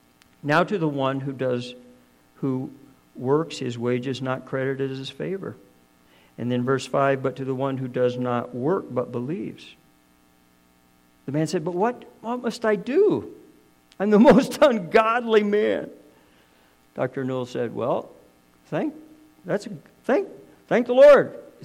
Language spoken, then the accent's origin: English; Canada; I'm a Canadian, right? I'm one of the nice guys.